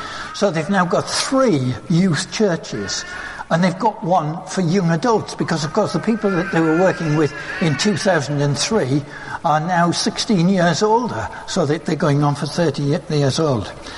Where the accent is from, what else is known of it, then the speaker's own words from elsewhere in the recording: Middlesbrough, North East England, United Kingdom; we grew up in Middlesbrough, and the particular estate there was one of the most deprived when we were there, and it still is.